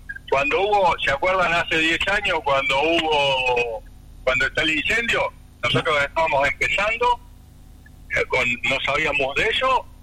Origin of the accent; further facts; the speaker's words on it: Tierra del Fuego, Argentina; Nosotros le apuntamos siempre, somos de Tierra del Fuego y le apuntamos al desarrollo de Tierra del Fuego.